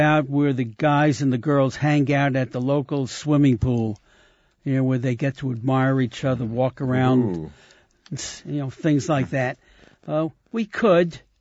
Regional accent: Brooklyn, New York, United States; Because I grew up in Brooklyn, and I remember going through Williamsburg in the 40s and 50s

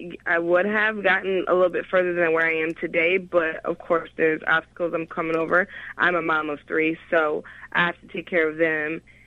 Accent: Chicago, Illinois, United States; I'm from Chicago. That's where I'm from.

